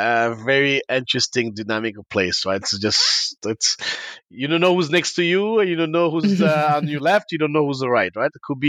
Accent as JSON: {"language": "English", "country": "France", "tie": "born or raised there", "second_language": "English", "moved": "yes", "lives_now": "United States", "said": "It was just because the American dream growing up in France is like, that's how they live. That's how I wanted to. And then when I came to the US and I learned how to speak English very well"}